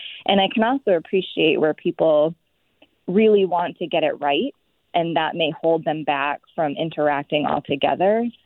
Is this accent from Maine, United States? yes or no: yes; Maine, United States; So I'll say … I'm from the Penobscot Nation